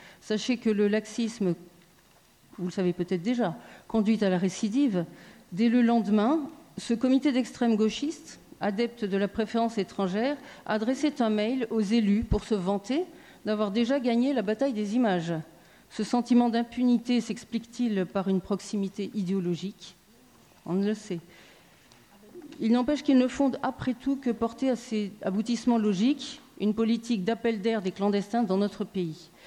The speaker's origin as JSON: {"language": "French", "country": "France", "said": "la condition des femmes a été mise à mal chez nous, en France"}